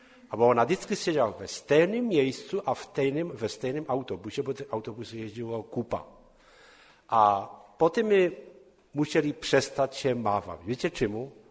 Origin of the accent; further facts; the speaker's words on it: Nebory, Moravian-Silesian Region, Czechia; Tym, że ja pochodzę z Nieborów.